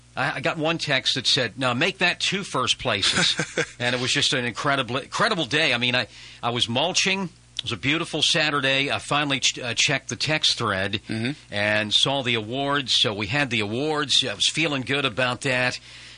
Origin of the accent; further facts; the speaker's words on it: West Virginia, United States; now in Virginia, United States; It also has to do with my home state, West Virginia, and my adopted state, which is Virginia.